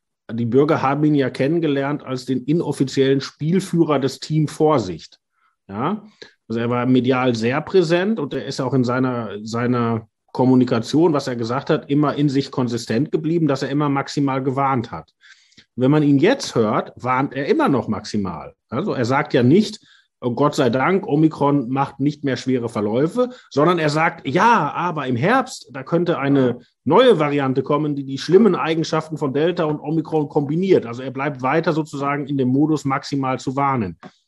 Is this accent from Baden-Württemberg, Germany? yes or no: no; Essen, North Rhine-Westphalia, Germany; born there; ich wurde nämlich in Ihrer Klinik geboren, im Universitätsklinikum Essen.